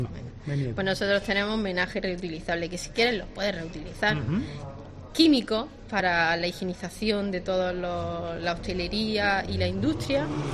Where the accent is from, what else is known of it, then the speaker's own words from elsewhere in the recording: Andalusia, Spain; somos una familia andaluza con raíces en Málaga.